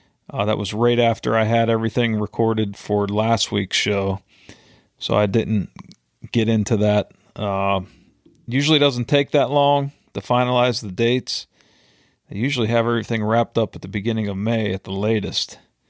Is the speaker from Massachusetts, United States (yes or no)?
no; Pennsylvania, United States; I would really like to have her on to discuss the state of waterfowl management and hunting in my home state of Pennsylvania.